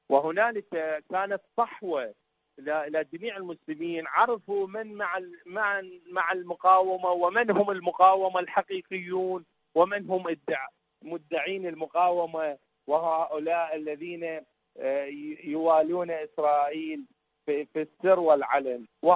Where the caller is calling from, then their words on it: Iraq; من العراق.